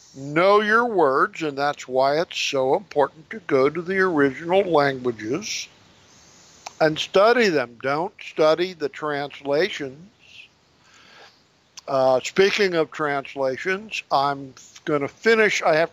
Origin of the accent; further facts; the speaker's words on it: United States; I live in North America. I'm an American national, but I am an Israelite ethnically and racially.